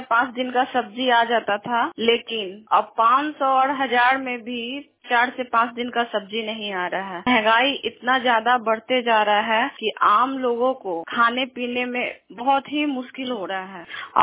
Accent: Hasilpur, India; हासिलपुर पंचायत की रहने वाली हूँ।

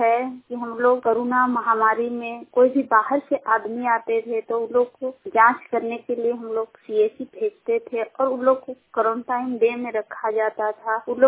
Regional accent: Silli, Jharkhand, India; और मेरा गांव सिल्ली है और सिल्ली प्रखंड के रहने वाली हूँ

